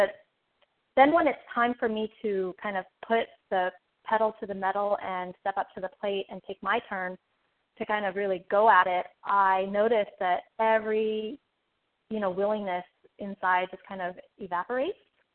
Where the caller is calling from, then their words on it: Los Angeles, California, United States; I'm calling from Los Angeles.